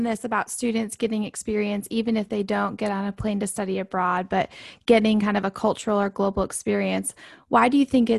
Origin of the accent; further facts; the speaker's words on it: Michigan, United States; I was born and raised in Michigan, a diehard Michigan State University fan, and lover of all the seasons you get when living in Michigan.